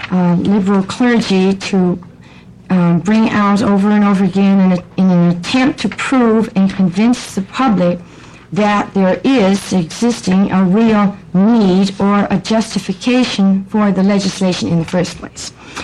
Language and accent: English; Portland, United States; I'm from Portland, and I head up a pro-life organization, Lifesavers of America